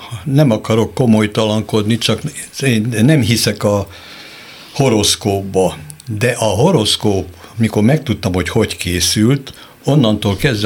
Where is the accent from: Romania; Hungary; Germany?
Hungary; Nálunk azt mondták, magyar a magyarral ilyet nem tehet, mert mi magyarok vagyunk.